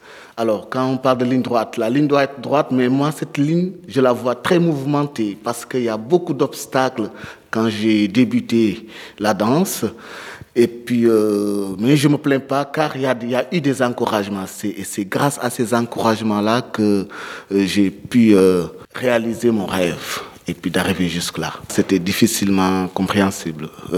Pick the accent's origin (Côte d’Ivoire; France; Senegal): Senegal; moved away; mon parcours de danseur qui a commencé depuis mon pays d'origine, qui est le Sénégal, et puis ensuite en Europe.